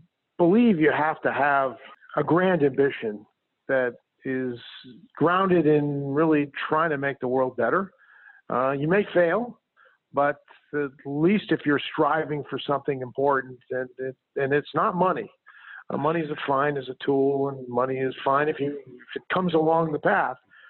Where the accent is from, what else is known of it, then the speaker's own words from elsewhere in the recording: East Coast, United States; You know, I grew up in the East Coast and fell under the spell of the aristocracy, and Harvard embodies that aristocracy.